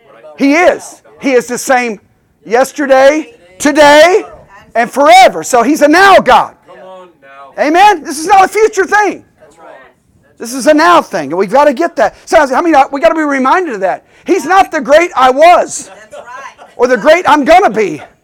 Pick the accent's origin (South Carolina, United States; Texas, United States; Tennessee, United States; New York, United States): Tennessee, United States; Memphis; I grew up in Memphis, Tennessee, a river city, river town, on the banks of the mighty Mississippi.